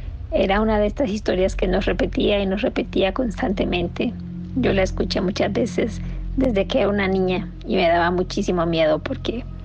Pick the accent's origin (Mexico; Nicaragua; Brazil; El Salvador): Nicaragua; Somos de Nicaragua y esa es la costumbre de allá, porque es un país que por lo general es caluroso